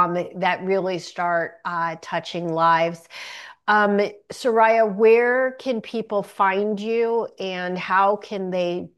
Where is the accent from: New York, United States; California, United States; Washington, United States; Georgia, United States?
California, United States; Irvine; Yeah, I'm actually originally from Irvine and my parents are still there.